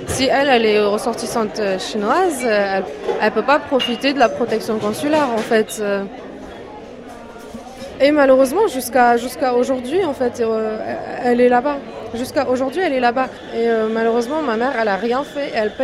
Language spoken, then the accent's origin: French; France; je suis française